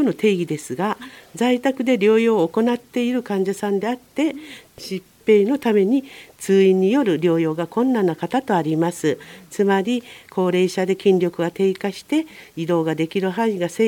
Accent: Kumamoto, Japan; born there; now in Fujisawa, Japan; 私は先ほどお話ししましたように、熊本県で生まれて、藤沢っていうところは全く知りませんでしたが、藤沢は東京に58分、藤沢の鎌倉とか江ノ島とかそういうのに憧れてまして、ぜひ神奈川の方に行きたいなと思って来ました。

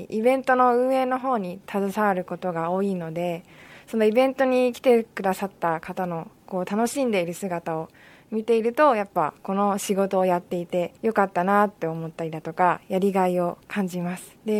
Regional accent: Fujisawa, Kanagawa, Japan; 生まれてからずっと藤沢に住んでます。

